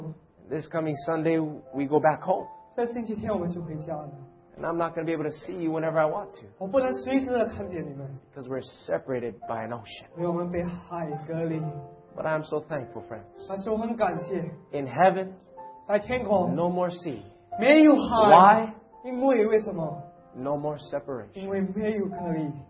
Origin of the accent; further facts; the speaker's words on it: Hawaii, United States; I'm born and raised in Hawaii.